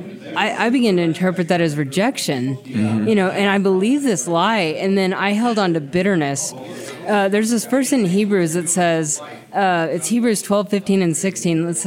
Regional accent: Bartlesville, Oklahoma, United States; now in Oklahoma City, United States; I grew up in Bartlesville, Oklahoma, which is about an hour north of Tulsa, but yeah. I live in Oklahoma City now.

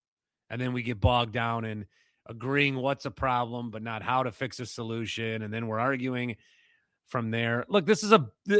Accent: Fond du Lac, Wisconsin, United States; I grew up, it's kind of like, I grew up in Fond du Lac, Wisconsin. And I'll say this about Fond du Lac, Wisconsin. When I grew up there, I thought it was the center of the world.

